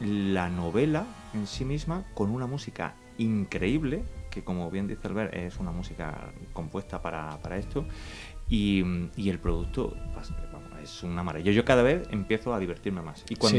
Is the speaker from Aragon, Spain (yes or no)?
no; Granada, Andalusia, Spain; accent: Granada; he vivido en muchos sitios y ya mi acento granadino se ha ido.